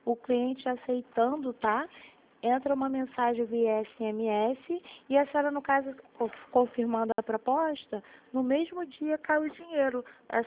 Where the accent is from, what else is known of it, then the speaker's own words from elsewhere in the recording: Rio de Janeiro, Brazil; Eu sou aqui de Vila Isabel.